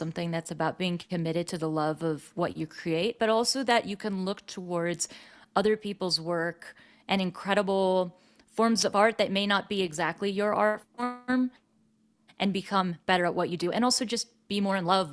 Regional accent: San Francisco, California, United States; I grew up in San Francisco and Marin County

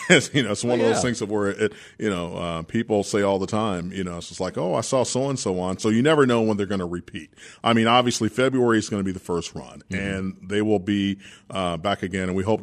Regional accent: Louisville, Kentucky, United States; I'm starting first grade at an integrated Catholic school in my hometown of Louisville, Kentucky.

